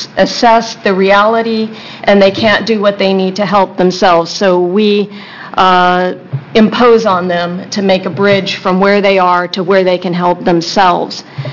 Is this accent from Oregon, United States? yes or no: yes; Oregon, United States; I'm from Josephine County.